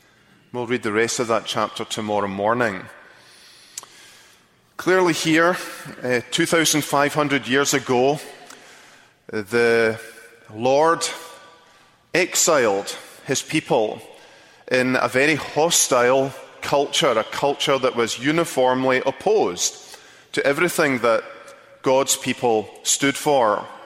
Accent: Scotland, United Kingdom; As you may hear, I'm from Texas, and born and brought up in Scotland

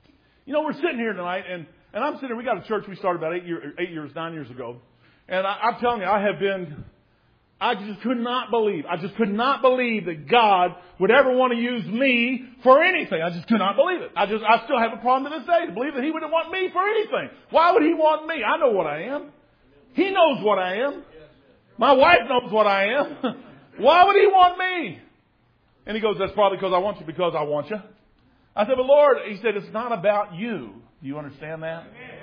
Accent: Kentucky, United States; I'm like, I'm from Kentucky, too.

